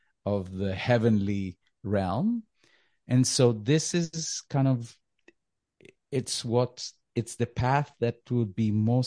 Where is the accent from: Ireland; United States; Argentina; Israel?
Israel; I grew up, of course, I knew I was Jewish, I grew up in Israel.